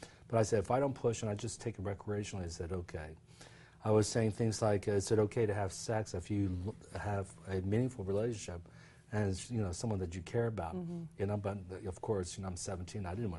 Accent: Baltimore, Maryland, United States; At the Baltimore Civic Center, where I grew up in Maryland, they had sold out in a matter of hours, 15,000 tickets.

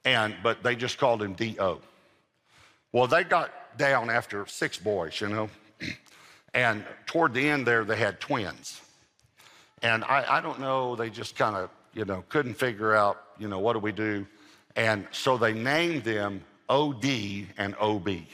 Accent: Texas, United States; we're all from East Texas

